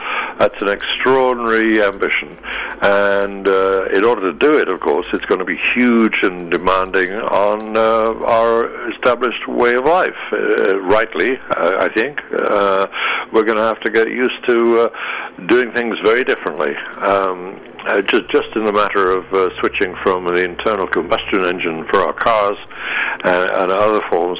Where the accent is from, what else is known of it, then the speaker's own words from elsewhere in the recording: United Kingdom; As a Brit, I have to point out